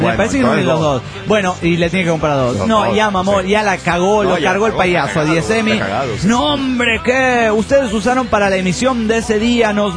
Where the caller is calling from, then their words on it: Santa Rosa, La Pampa, Argentina; de Santa Rosa, La Pampa, Argentina, América del Sur, Latinoamérica, América, Planeta Tierra.